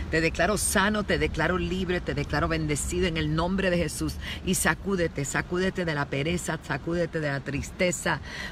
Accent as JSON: {"language": "Spanish", "country": "Puerto Rico", "said": "Pero ya esta tarde salgo para mi tierra, Puerto Rico"}